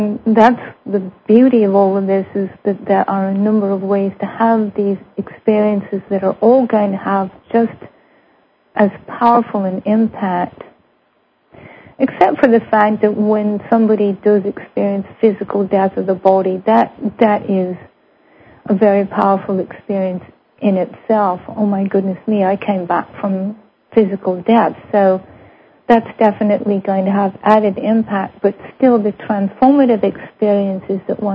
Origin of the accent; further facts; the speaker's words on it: North West England, United Kingdom; even though we're both from England, we're both from Lancashire, in fact